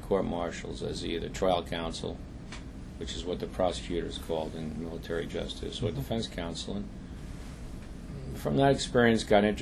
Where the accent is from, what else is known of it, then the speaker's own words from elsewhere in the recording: Brooklyn, New York, United States; I grew up in Brooklyn. I was born in Flatbush and one section of Brooklyn. When I was about 10 or 11 years old, we moved to Brooklyn Heights.